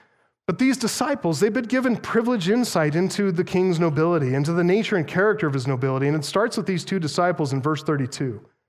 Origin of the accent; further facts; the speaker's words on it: United States; I mean, as an American, I certainly make no claim to know the full significance of all that happened there